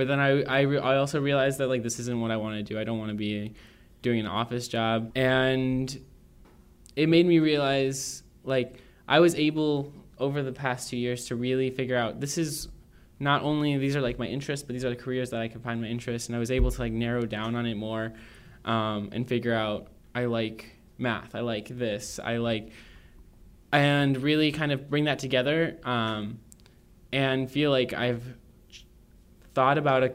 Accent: Chicago, Illinois, United States; I am class of 2018. I'm from Chicago.

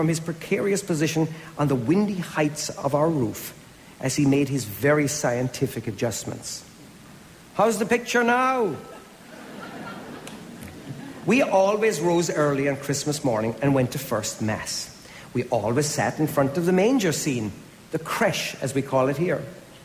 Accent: Clonakilty, Munster, Ireland; When I was growing up in Clonakilty and West Cork

